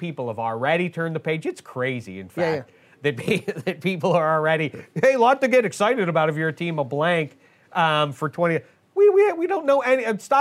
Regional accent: Wilkinsburg, Pennsylvania, United States; I grew up in Pittsburgh, in Wilkinsburg, PA, and I was the only Jewish kid in my elementary school class

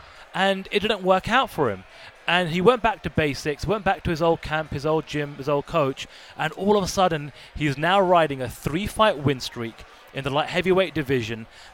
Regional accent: London, United Kingdom; being a Londoner as well

